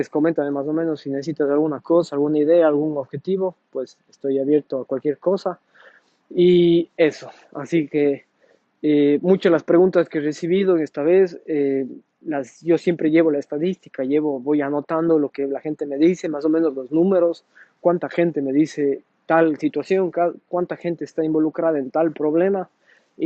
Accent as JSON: {"language": "Spanish", "town": "Cuenca", "region": "Azuay", "country": "Ecuador", "tie": "born or raised there", "moved": "as an adult", "lives_now": "Italy", "said": "tengo 29 años, pero llegué acá a Italia cuando tenía 26, casi 27. Entonces viví mis 26 años ahí en Cuenca, Ecuador."}